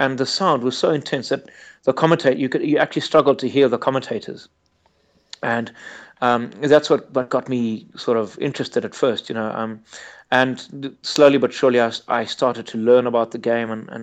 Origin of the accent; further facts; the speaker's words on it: Zimbabwe; I'm totally blind. Obviously, I'm from Zimbabwe.